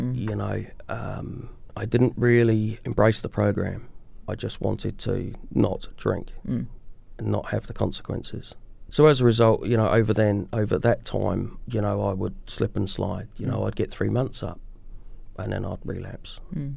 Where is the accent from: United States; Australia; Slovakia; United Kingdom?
United Kingdom; England; She's a New Zealander, I'm an Englishman.